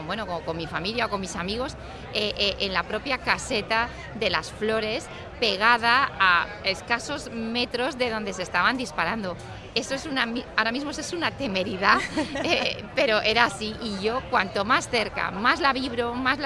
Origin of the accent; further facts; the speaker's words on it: Valencia, Valencian Community, Spain; now in Alicante, Spain; pues como muy bien dice, soy valenciana, pero me siento muy a gusto en la provincia de Alicante, en Alicante y en Elche.